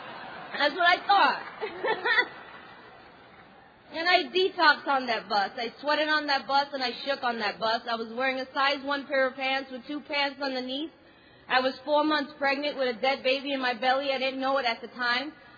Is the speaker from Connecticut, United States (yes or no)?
no; New York City, New York, United States; I lived, born and raised in New York City.